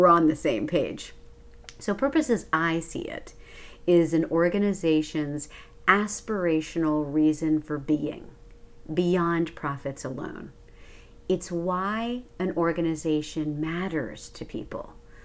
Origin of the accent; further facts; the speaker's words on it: Northeast, United States; now in Myrtle Beach, United States; So I actually am from the Northeast. I'm sure that doesn't surprise you based on my accent.